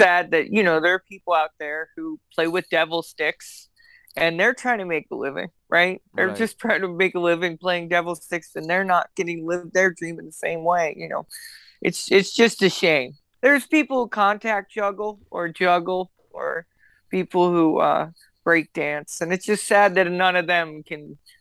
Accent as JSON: {"language": "English", "town": "Baltimore", "region": "Maryland", "country": "United States", "said": "Oh, no, we're from Baltimore."}